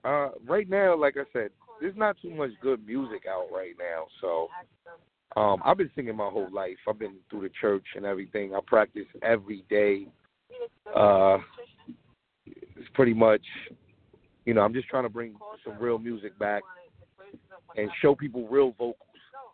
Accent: Long Island, New York, United States; I'm from Long Island, New York. I'm an R&B singer.

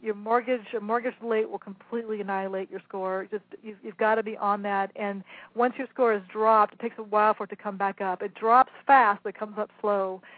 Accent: Sherman Oaks, California, United States; I grew up in Sherman Oaks, way up in the hills here in California.

